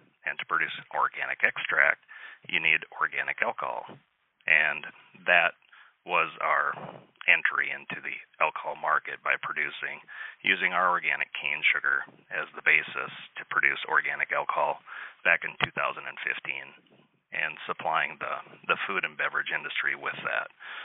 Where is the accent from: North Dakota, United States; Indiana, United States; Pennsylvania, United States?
North Dakota, United States; My background, I grew up in North Dakota, agricultural background, and attended the University of North Dakota for aviation.